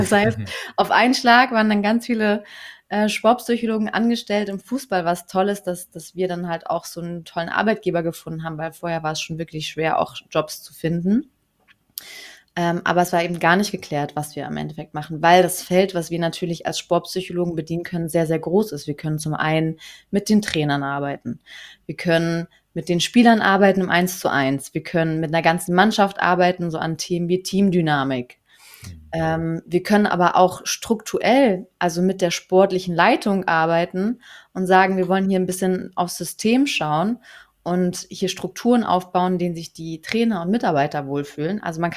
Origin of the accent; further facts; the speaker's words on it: Berlin, Germany; Ich bin selber Berlinerin.